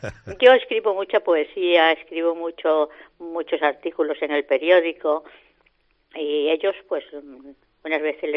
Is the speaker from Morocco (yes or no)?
yes; Morocco; also born or lived in Cádiz; now in Galicia, Spain; Soy gaditana, pero criada en Marruecos.